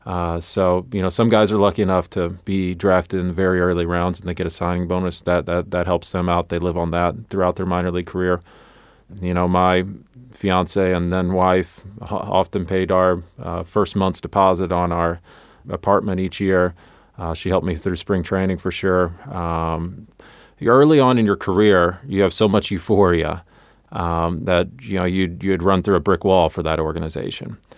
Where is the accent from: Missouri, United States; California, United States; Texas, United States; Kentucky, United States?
Missouri, United States; So so I did not grow up going to minor league baseball games. I grew up in Southeast Missouri.